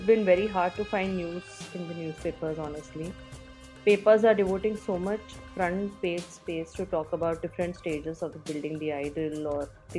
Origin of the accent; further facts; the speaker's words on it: Mumbai, Maharashtra, India; I was about 10, 11 then, and I'm from Bombay.